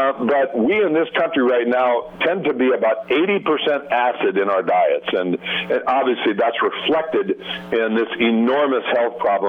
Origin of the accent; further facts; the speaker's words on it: Minnesota, United States; growing up in the Midwest in Minnesota myself